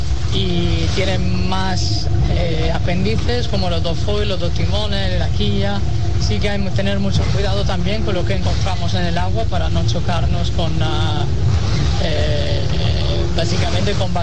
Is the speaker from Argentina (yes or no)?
no; Italy; Spanish is a second language; now in United States; yo, que soy de Italia, pero ahora mismo vivo en Estados Unidos.